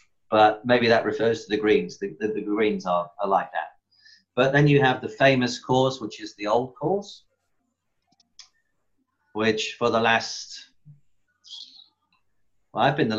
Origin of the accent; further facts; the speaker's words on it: Stoke-on-Trent, West Midlands, United Kingdom; now in Thailand; I'm from Stoke-on-Trent in England. I've never had a caddy in my life before I came to Thailand.